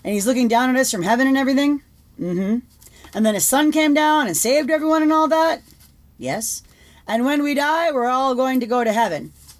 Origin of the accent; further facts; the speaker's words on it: Waterford, Munster, Ireland; now in China; I am from Waterford, Ireland, but I currently live in China.